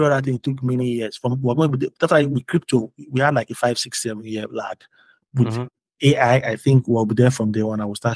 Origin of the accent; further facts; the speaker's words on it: Nigeria; Because I'm a Nigerian founder, you're telling me I should build for my market.